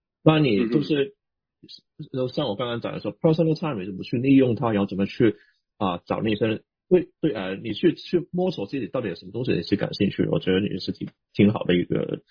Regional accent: Hong Kong; accent: Hong Kong; Chinese is a second language; 因为其实你听到口音的知道我是香港人，

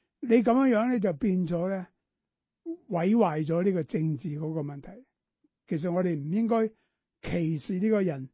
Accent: Guangdong, China; now in United States; 我哋广东人讲嘢咧，有权利必有义务。

